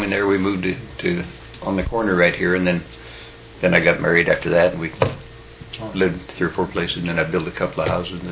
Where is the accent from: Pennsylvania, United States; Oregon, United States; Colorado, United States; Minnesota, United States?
Oregon, United States; La Grande; Lived here all the time, huh? I believe I was born down on Birch, North Birch.